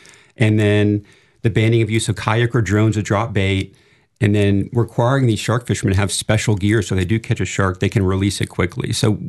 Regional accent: Palm Beach, Florida, United States; You know, I grew up surfing in Palm Beach at Reef Road.

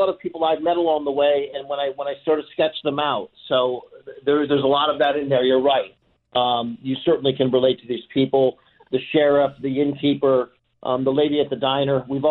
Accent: Troy, New York, United States; and I grew up in South Troy. We were a middle-class family

